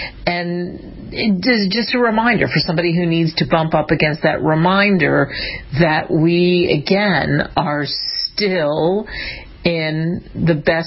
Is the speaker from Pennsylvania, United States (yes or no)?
yes; Pennsylvania, United States; I've talked about this growing up outside of Philadelphia and walking through Independence Hall